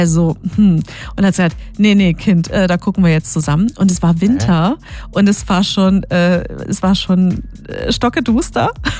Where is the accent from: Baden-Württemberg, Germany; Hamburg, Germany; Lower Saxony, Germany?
Baden-Württemberg, Germany; Also auch meine Eltern aus der Hannover-Ecke. Ich bin im Schworbeland aufgewachsen und geboren auch. Also ein echter Schwab.